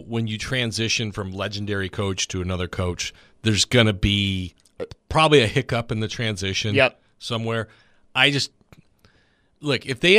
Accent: Illinois, United States; Okay, I'm from Illinois. I didn't go to Illinois, but I'm from Illinois.

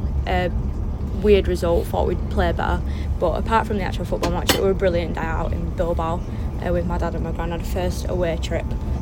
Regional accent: Bradford, Yorkshire and the Humber, United Kingdom; I'm from Bradford, yeah.

